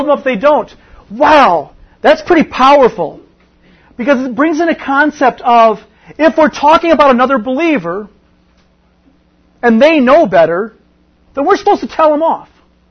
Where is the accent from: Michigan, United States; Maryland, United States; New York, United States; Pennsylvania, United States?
Michigan, United States; Yes, I'm from Michigan. Michigan. Oh, how I hate Ohio State.